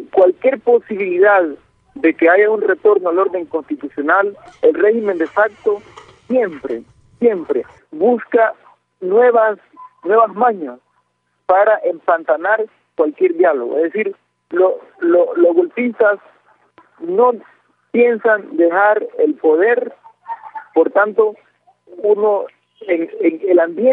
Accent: Honduras; como pueblo hondureño

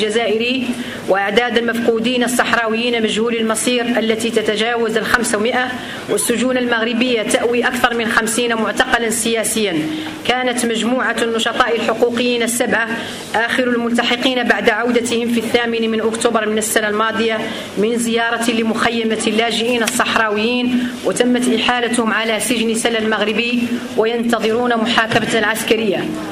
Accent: Western Sahara; mi gratitud y la de mi pueblo, el pueblo saharaui que ha soñado con la libertad

